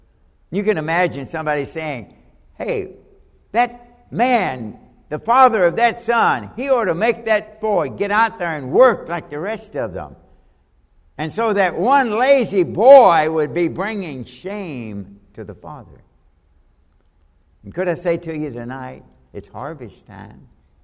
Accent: Kentucky, United States; I was born and raised in Kentucky, and about the middle of October, we always had a couple of days off, sometimes a whole week off, because most of the boys had to participate in harvest.

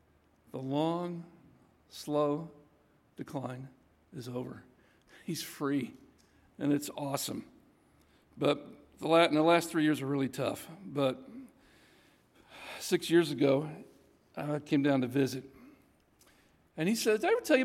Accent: United States; I'm second generation American. You know, I understand it, but I really don't. You know, I'm an American through and through

